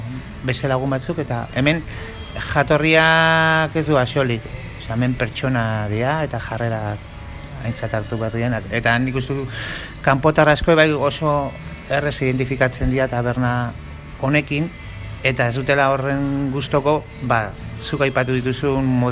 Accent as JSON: {"language": "Basque", "town": "San Sebastián", "region": "Basque Country", "country": "Spain", "said": "nik 17 urte dara mazkidala hemen, baina ni jatorriz grosekoa naiz, groseroa, esaten dugun bezala."}